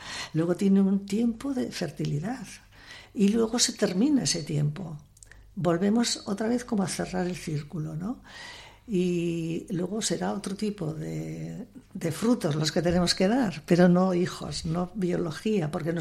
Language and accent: Spanish; Portugalete, Basque Country, Spain; born there; porque nosotras nacimos en Portugalete